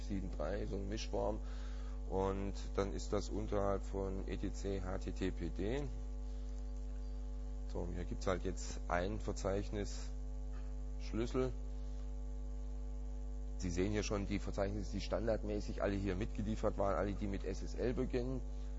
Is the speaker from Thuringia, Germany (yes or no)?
yes; Thuringia, Germany; Wir sind hier Deutschland. Dann der Staat oder die Provinz. Ich komme aus Thüringen.